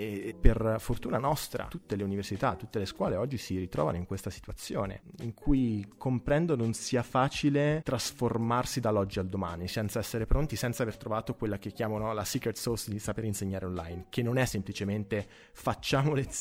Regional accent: Umbria, Italy; also born or lived in Liguria; E sono umbro, fieramente umbro, anche se non sono nato in Umbria, sono nato in Liguria, quindi diciamo che la mia storia personale è un po' dislocata all'interno di diverse regioni italiane, ma questo è il bello, anzi di diversi paesi europei

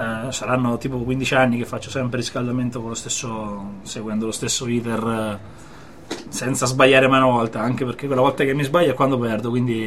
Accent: Terni, Umbria, Italy; now in Perugia, Italy; Io sono di Terni, spero che questo non crei problemi

